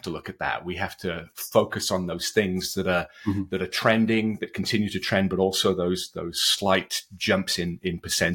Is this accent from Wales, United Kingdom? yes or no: yes; Wrexham, Wales, United Kingdom; now in California, United States; But I live in California. I've been in the US since 1989, but I was born and bred in Wales. In fact, I was born in a town called Wrexham